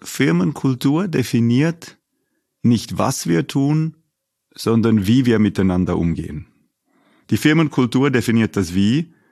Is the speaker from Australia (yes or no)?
no; India; Ich bin ja auch in Indien aufgewachsen